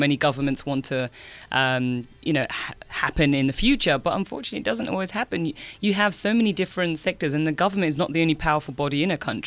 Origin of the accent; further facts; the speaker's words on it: United Kingdom; born there; No, I was actually born in the UK.